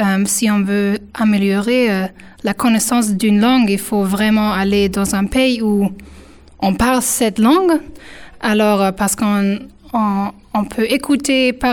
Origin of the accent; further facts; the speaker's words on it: Germany; French is a second language; j'ai 26 ans et je suis allemande. J'habite à Mannheim en Allemagne